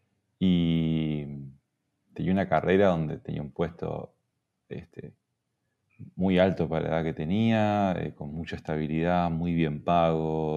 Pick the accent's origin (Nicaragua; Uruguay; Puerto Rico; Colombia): Uruguay; moved away as an adult; nos vinimos al interior de Uruguay. Después de casi 15 años afuera, yo soy uruguayo, y fue por la familia.